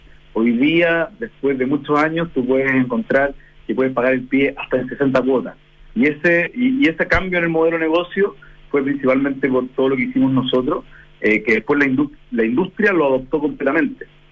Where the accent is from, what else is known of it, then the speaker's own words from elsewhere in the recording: Coquimbo, Chile; soy de Coquimbo y me vine al mundo startup en el 2010